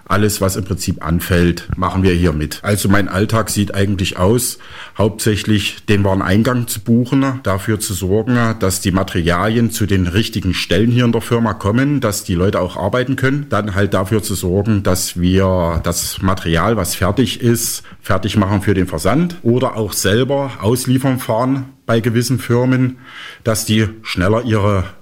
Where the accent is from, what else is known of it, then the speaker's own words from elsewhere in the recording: Halle, Saxony-Anhalt, Germany; born there; now in Stadtsteinach, Germany; bin 39 Jahre alt, komme aus Stadt Steinach, aber nicht gebürtig. Gebürtig bin ich aus Halle-Saale